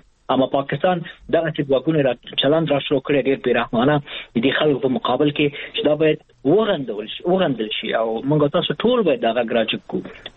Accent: Afghanistan; زه به خپله میلیونه ولیکم د یو افغان په حیث، تاسو هم ولیکئ

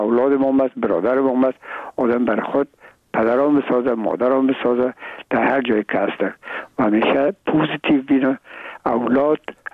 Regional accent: Afghanistan; من و بسیاریشان در این افغانستان تولد نشدن در یک ممله کشور دیگه بودن و میگم ما افغان هستیم

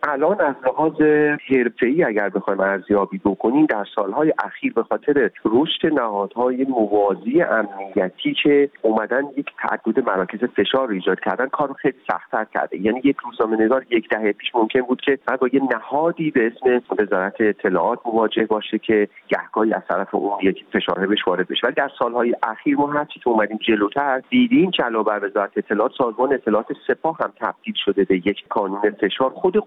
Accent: Iran; moved away as an adult; من حداقل 6 سال خارج از ایران هستم

